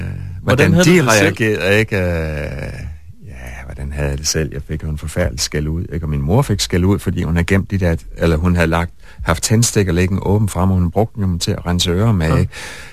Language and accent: Danish; West Jutland, Denmark; accent: West Jutlandic; jeg talte vestjysk sammen med alle kammeraterne.